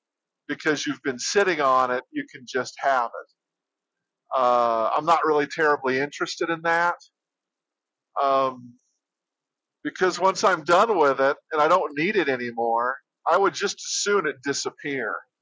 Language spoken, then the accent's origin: English; Florida, United States; So we're from Florida.